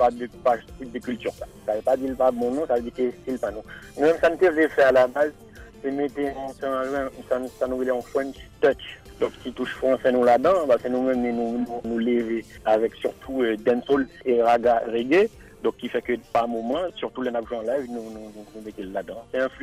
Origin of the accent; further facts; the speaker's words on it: Haiti; Du coup, comme par nous mettons dans le conservatoire, en tant qu'haïtien, nous tout piqué dans la fête qu'on parle et nous devons tomber là-dedans.